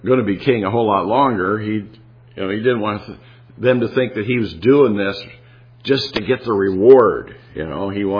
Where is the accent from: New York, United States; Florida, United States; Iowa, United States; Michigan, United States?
Iowa, United States; now in Wisconsin, United States; Well, I'm from Iowa. Well, yeah, but I've lived in Wisconsin longer than I ever lived in Iowa, you know.